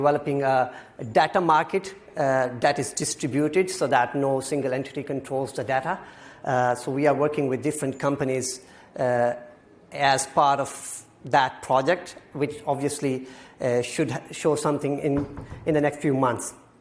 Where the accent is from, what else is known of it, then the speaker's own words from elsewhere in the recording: Pakistan; I come from Pakistan.